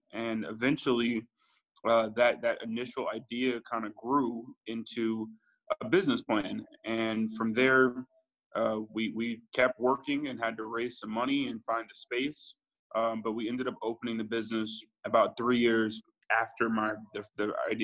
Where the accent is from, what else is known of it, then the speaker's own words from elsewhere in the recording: Atlanta, Georgia, United States; So I grew up in Atlanta, and I ended up going to undergrad in Washington, D.C.